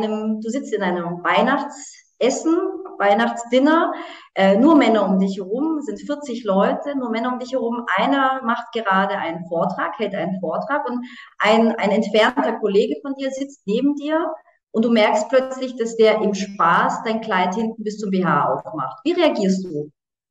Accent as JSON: {"language": "German", "country": "Germany", "tie": "born or raised there", "moved": "as an adult", "lives_now": "Austria", "said": "Also ich bin ja Deutsche. Also ich bin in Deutschland ja aufgewachsen, ich lebe seit 16 Jahren in Österreich"}